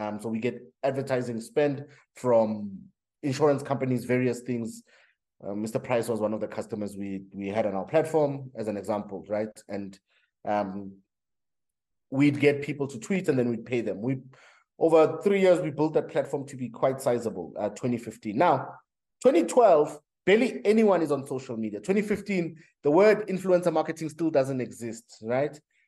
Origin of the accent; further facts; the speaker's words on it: Benoni, Gauteng, South Africa; Because I was a boy from Benoni, a small town, Zongwema Plaza. You come to Joburg, that's the first my experience of Joburg is university.